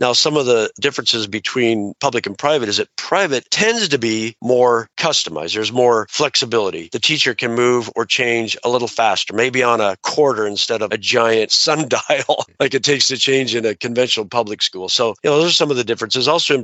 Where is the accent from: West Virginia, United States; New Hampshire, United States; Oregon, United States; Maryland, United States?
Oregon, United States; Portland; Yeah, so I was raised in the Portland, Oregon area